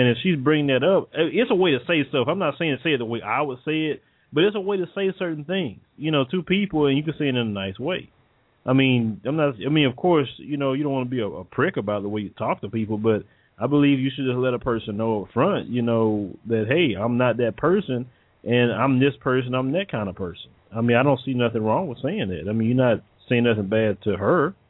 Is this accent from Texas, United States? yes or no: yes; Texas, United States; Look, I'm from Texas.